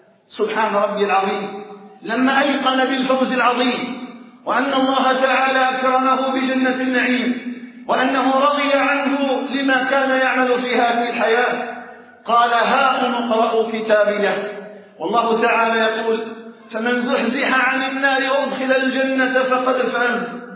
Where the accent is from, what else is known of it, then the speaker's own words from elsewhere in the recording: Algeria; أن يجعل بلدنا الجزائر آمنا مطمئنا